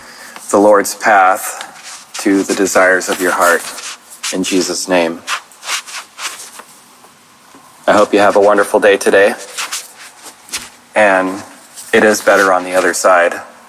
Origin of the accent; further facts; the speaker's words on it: Oregon, United States; I'm from Oregon as well. Your story is my story also, and it's my wife's story also, and it's most everyone I grew up with story too.